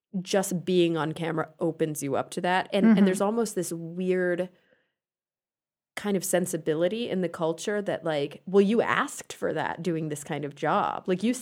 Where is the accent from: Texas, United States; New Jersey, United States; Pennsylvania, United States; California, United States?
Texas, United States; because I spent a week there, I grew up in Texas, and I felt especially like Perth